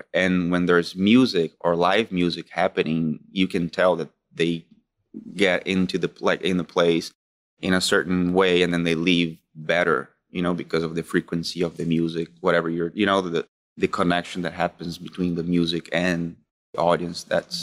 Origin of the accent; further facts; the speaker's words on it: São Paulo, Brazil; born and raised in São Paulo, Brazil, a very tough city.